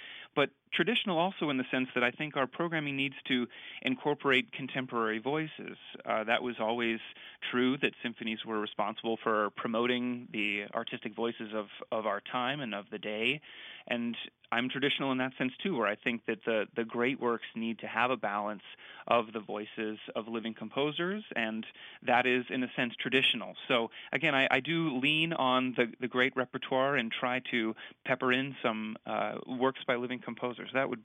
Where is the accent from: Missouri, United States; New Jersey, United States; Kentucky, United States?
Missouri, United States; St. Louis; I'm from Missouri, as I mentioned, St. Louis